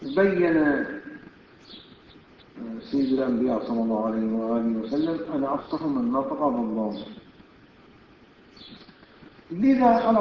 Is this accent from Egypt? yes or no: no; Bahrain